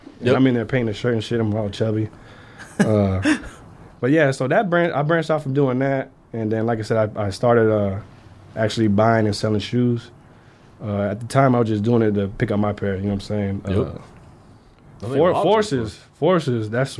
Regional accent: Florida, United States; also born or lived in Georgia; I'm from the South, actually. You probably tell by my voice and shit. I grew up in Florida.

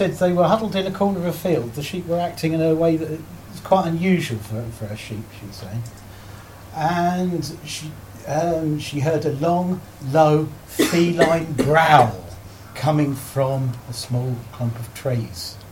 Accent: South East England, United Kingdom; I was born and brought up in Surrey, and of course, in the 60s, there was a Surrey puma, high-profile account.

